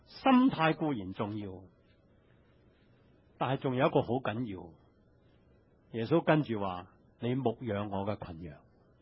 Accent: Hong Kong; 今日我们香港人是很喜欢这一个随意往来的日子。

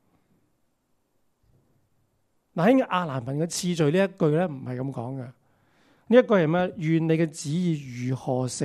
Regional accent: China; 天上的神不是好像我们中国人所说的山高皇帝远

